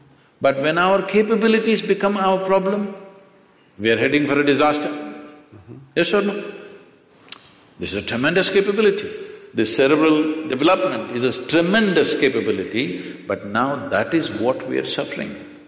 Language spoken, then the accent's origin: English; Mysore, Karnataka, India; I was in Mysore, my hometown.